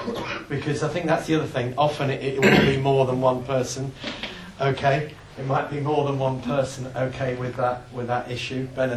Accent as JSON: {"language": "English", "region": "England", "country": "United Kingdom", "said": "But we're English. And we do have that sort of reserve sometimes."}